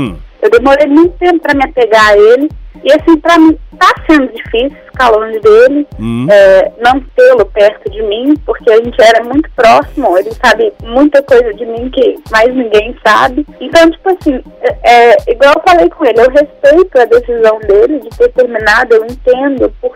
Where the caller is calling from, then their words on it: Belo Horizonte, Minas Gerais, Brazil; Belo Horizonte.